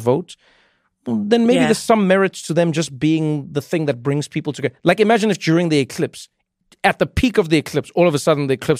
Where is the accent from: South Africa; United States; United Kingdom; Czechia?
South Africa; But growing up in South Africa was interesting and weird for me